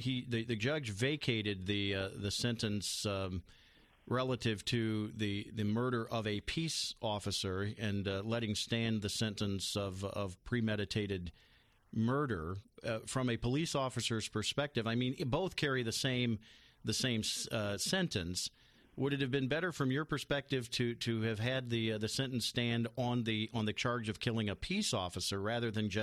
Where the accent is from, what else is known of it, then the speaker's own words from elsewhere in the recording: Taylor, United States; I grew up in that city. I haven't lived there in quite some time, but my mother still lives in the house I grew up in there in Taylor.